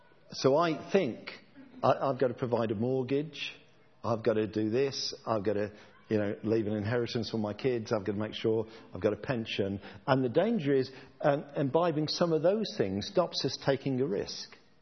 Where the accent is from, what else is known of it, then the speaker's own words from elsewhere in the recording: Birmingham, West Midlands, United Kingdom; This kind of fasting, or fasting, I'm from Birmingham, so it's fasting.